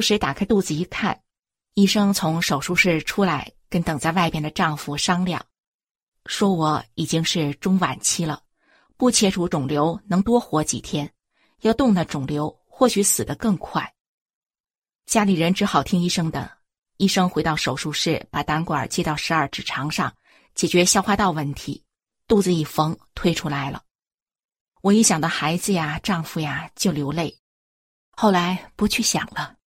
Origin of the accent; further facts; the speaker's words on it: Shenyang, Liaoning, China; also born or lived in Beijing; 我出生在北京，当年就住在西单的辟财胡同。1958年，随父母搬到辽宁沈阳。